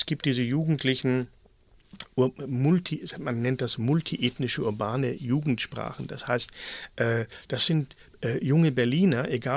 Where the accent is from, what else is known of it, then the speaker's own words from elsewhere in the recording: Styria, Austria; born there; Also ich bin geboren im Südosten Österreichs, in der Steiermark